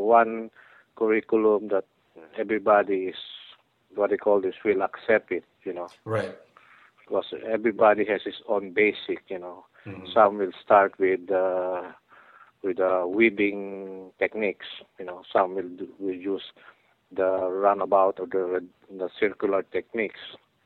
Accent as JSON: {"language": "English", "country": "Philippines", "said": "So, like, you know, I'm still Filipino."}